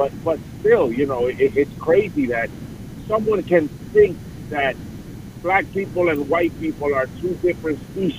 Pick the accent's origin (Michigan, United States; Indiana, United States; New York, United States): New York, United States; He said it no sooner than I said that I was from New York.